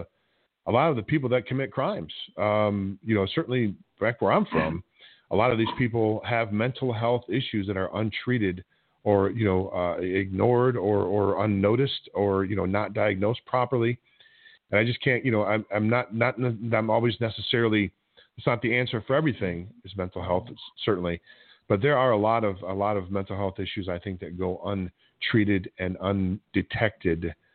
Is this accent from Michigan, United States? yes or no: yes; Detroit, Michigan, United States; You know, it reminds me, I'm from Detroit. I grew up in Detroit.